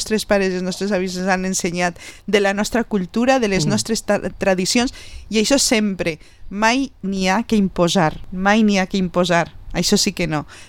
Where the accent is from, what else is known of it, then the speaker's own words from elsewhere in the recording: Vila-real, Valencian Community, Spain; A mi, si jo algun dia tinguera que abandonar el meu poble, que això a mi me costaria moltíssim, perquè ja saps l'estima que li tinc jo a Vila-real, allà on anara jo portaria sempre els meus arrels i la meva identitat com a poble, no?